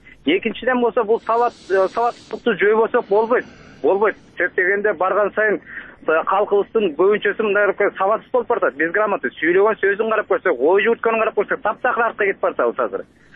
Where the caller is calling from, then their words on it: Bishkek, Kyrgyzstan; Мен Бишкектен болом